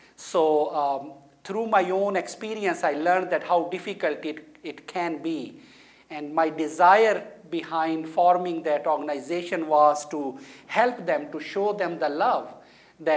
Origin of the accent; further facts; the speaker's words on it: Pakistan; English is a second language; I'm from Muslim background. I was born and raised in Pakistan in a very devout Muslim family